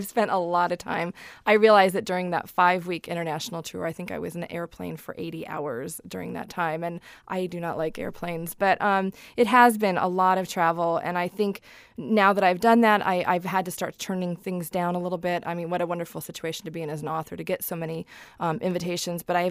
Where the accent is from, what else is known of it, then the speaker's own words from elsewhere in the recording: Alaska, United States; I'm from Alaska, and there's just tremendous interest in Alaska around the world.